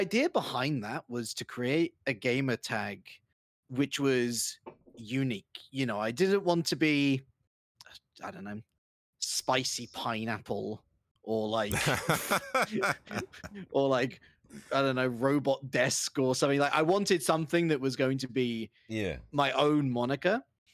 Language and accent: English; London, United Kingdom; I am from the United Kingdom of His Great Majesty in Great Britain. Specifically, I'm a London boy, down in England. So I apologize if the accent's a little bit...